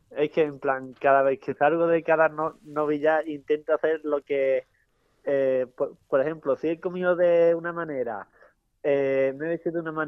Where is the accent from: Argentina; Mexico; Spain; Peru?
Spain; Madrid, Community of Madrid; Me da a veces coraje, ¿no? De decir que soy de Madrid, ¿no?